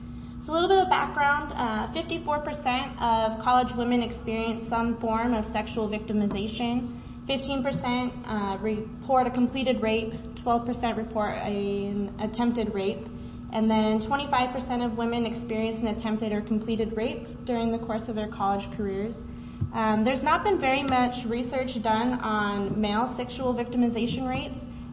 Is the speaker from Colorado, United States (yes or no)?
no; Salt Lake City, Utah, United States; I'm from Salt Lake City, Utah